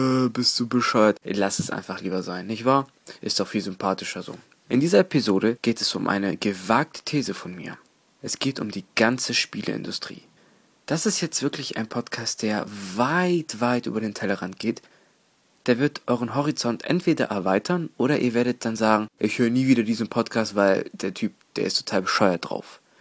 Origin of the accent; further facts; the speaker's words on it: Hamburg, Germany; Denn ich bin ja aus der Nähe Hamburgs und da steht es in meiner Geburtsurkunde, dass ich eigentlich immer nur moin moin sagen muss.